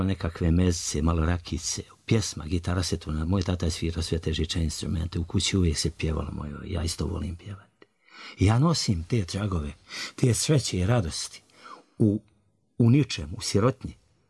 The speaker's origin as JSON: {"language": "Serbian", "town": "Banja Luka", "region": "Republika Srpska", "country": "Bosnia & Herzegovina", "tie": "born or raised there", "said": "Ja živim u jednom prostoru gdje sam rođen u Budžaku. Samo ime govori, to je nekada bio nekakav ćošak Banja Luke, napušteni i zapušteni"}